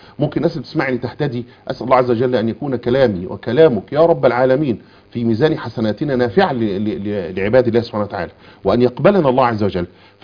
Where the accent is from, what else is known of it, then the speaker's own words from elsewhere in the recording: Egypt; المشهور عندنا كمصريين